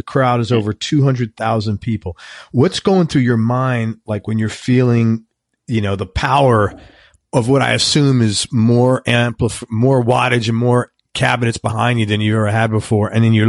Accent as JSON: {"language": "English", "region": "New York", "country": "United States", "said": "I'm from the Bronx and I don't usually think like this."}